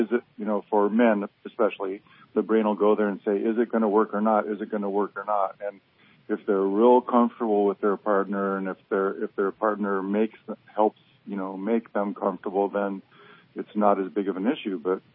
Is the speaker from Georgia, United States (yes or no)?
no; Minnesota, United States; just because I grew up in Minnesota, so the analogy I use